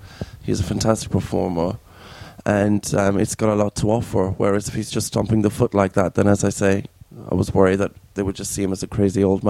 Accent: Ireland; now in United Kingdom; I'm from Ireland. I now live in UK.

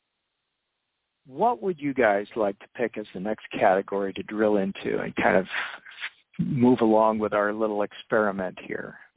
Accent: Canada; Let's see how many are in Canada, my home country here.

